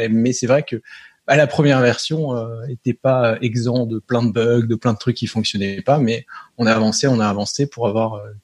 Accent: Nancy, Grand Est, France; Non, on est du nord-est, à Nancy, plus exactement. Ouais. Donc un petit peu loin des montagnes, bien qu'il y ait les Vosges pas très loin.

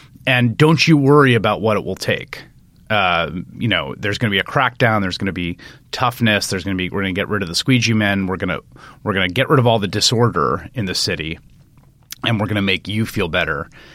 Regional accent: New York City, New York, United States; sort of think about my own time growing up in New York City

